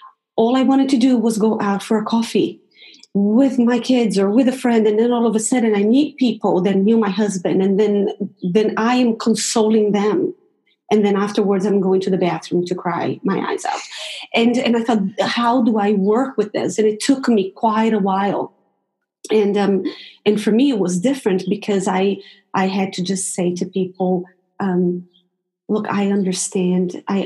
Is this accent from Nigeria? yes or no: no; Brazil; also born or lived in United States; because we lived in the States for quite a while. And, you know, I'm originally from Brazil